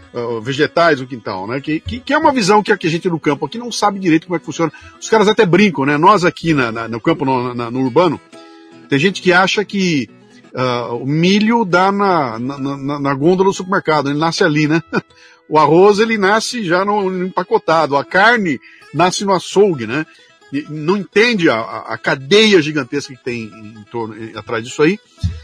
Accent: Bauru, São Paulo, Brazil

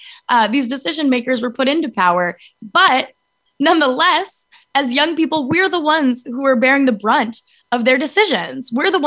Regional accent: Arizona, United States; I was showing up to school board meetings, pushing for better sex education in my hometown in Arizona, and then went to a town hall with my then Senator Jeff Flake.

